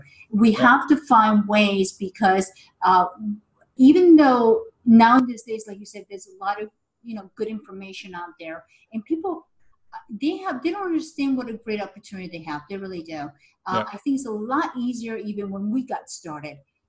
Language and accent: English; New York City, New York, United States; born there; I was born here in the States too, in Big Apple. So as a proud American, I'm proud of you making products here in the U.S.